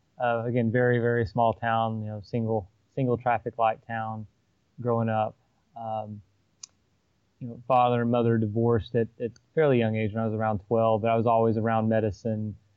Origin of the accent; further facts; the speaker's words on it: Tennessee, United States; also born or lived in Nashville; Correct. I was born in Nashville, but grew up in the mountains in East Tennessee.